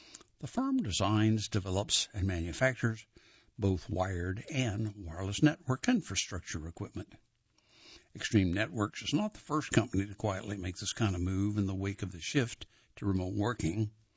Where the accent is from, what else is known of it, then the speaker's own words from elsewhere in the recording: North Carolina, United States; to my hometown in North Carolina.